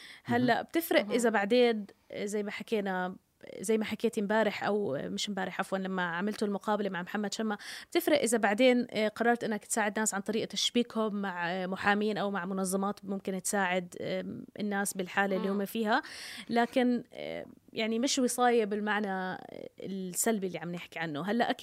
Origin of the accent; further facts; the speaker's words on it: Jordan; بالنهاية أنا مواطنة أردنية.